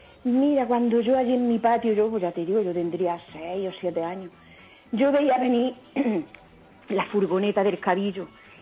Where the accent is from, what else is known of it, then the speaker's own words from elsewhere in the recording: Guadix, Andalusia, Spain; yo soy de Granada y entonces resulta que la televisión y yo nacimos al mismo tiempo.